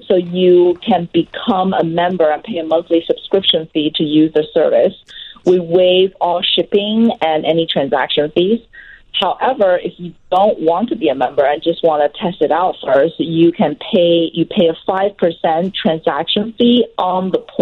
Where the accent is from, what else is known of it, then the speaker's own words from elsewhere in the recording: Chicago, Illinois, United States; So I'm actually from Chicago. I'm from the Chicagoland area.